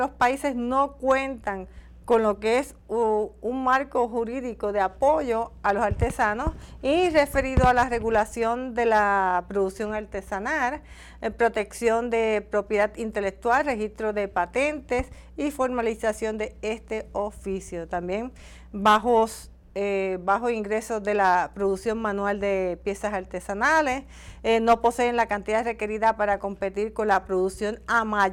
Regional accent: Puerto Rico; Y nosotros como puertorriqueños

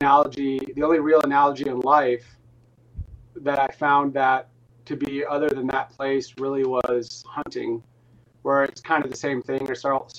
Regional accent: North Dakota, United States; And I was raised in the Midwest, North Dakota.

